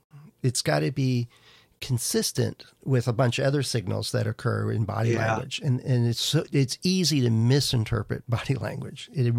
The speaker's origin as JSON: {"language": "English", "town": "Green Bay", "region": "Wisconsin", "country": "United States", "tie": "born or raised there", "said": "I grew up in Green Bay, Wisconsin, and we call it Lombardi time"}